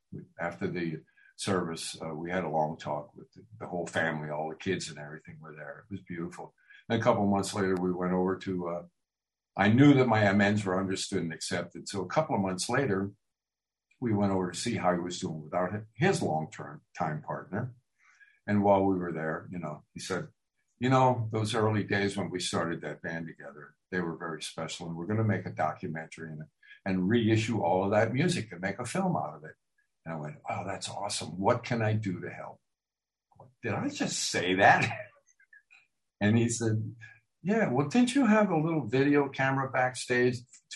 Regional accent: Pennsylvania, United States; I went home to Pennsylvania to where I'm come from Eastern Pennsylvania.

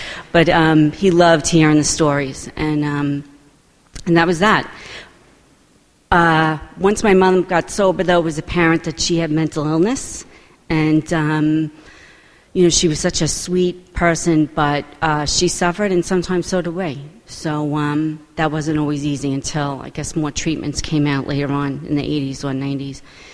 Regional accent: Floral Park, New York, United States; I grew up in Floral Park, which, if you don't know, is right on the border of Queens. And if I still live in the house I grew up in.

